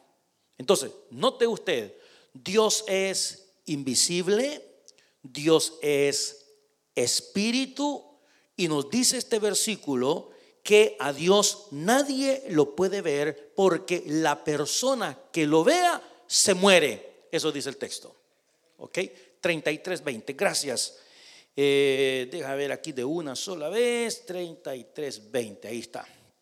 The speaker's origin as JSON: {"language": "Spanish", "country": "El Salvador", "said": "allá en mi rancho, ¿verdad? En mi país, en El Salvador"}